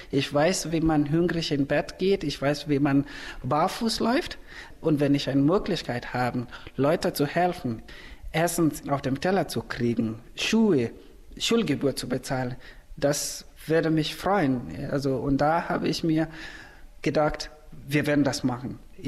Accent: Kenya; German is a second language; now in Germany; dieser Moment hat an meine Heimat erinnert, als wir Fußball gespielt hatten.

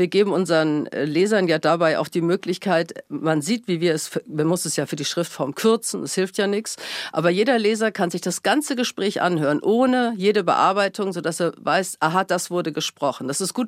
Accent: Hamburg, Germany; ich komme aus Hamburg, deswegen sage ich jetzt, bannig genervt

